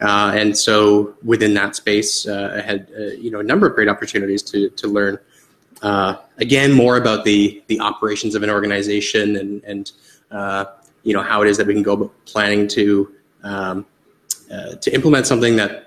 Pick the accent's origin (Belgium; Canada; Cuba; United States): Canada; Cambridge, Ontario; And now I grew up in Cambridge, and I now live in Cambridge. So I returned there about a year and a half ago.